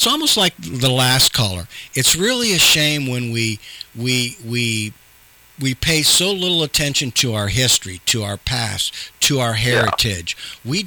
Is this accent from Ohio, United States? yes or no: yes; Columbus, Ohio, United States; I've lived here for 65 years. I'm 65 years old. I was born and raised in Columbus.